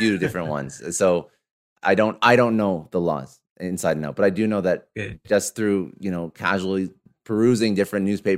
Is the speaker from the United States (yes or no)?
no; Ottawa, Ontario, Canada; now in Toronto, Canada; I grew up in Ottawa where, you know, you cannot, you're in the States, I'm Canadian, I grew up in Ottawa, I'm in Toronto now.